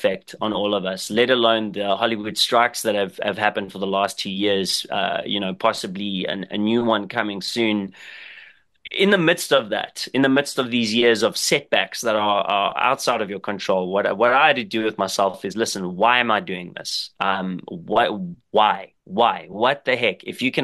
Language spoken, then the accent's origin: English; South Africa; growing up in South Africa